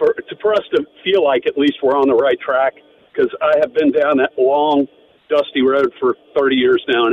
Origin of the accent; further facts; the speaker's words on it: Alexandria, Virginia, United States; I grew up in Alexandria back in the 80s. Went to the We Want Dallas game, the NFC Championship. Lifelong Skins fan